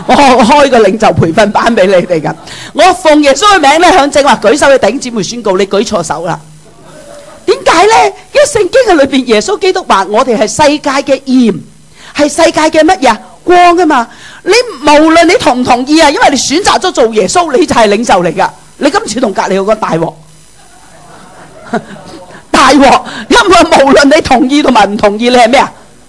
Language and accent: Cantonese; China; 咁仲有我哋中国人主观啦